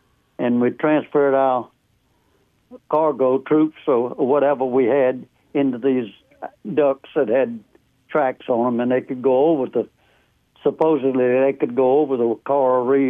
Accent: Oakdale, Alabama, United States; I live out of Tillman's Corner. I've been out here for 60-something years. I was born and raised in Oakdale, if anybody knows where that is.

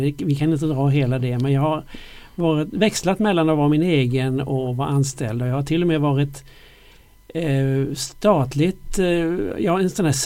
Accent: Mönsterås, Kalmar County, Sweden; now in Blekinge, Sweden; jag är ju från Mönsterås från början. Och sen hade jag då gått journalisthögskolan i Stockholm.

